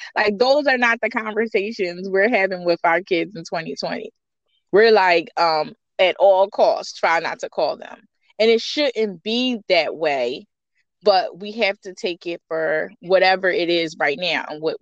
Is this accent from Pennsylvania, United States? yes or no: yes; Philadelphia, Pennsylvania, United States; I grew up in the Project Southwest Philly, first North Philly, Raymond Rosen, and then South Philly, Patrick Projects, and went through all throughout Philly.